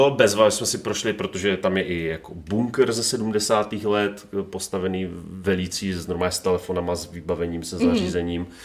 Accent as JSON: {"language": "Czech", "region": "Moravian-Silesian Region", "country": "Czechia", "said": "ty ocelárny mám doma, mám za barákem Vítkovice"}